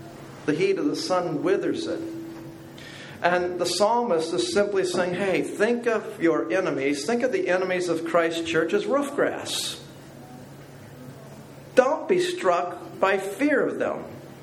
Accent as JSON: {"language": "English", "region": "Wisconsin", "country": "United States", "said": "Saw my plates on the car, the van. Yeah, I'm from Wisconsin."}